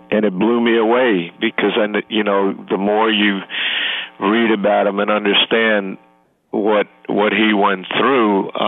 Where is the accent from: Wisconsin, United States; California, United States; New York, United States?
New York, United States; Brooklyn; now in Long Island, United States; I grew up in Brooklyn, and I wore 42 every chance I could.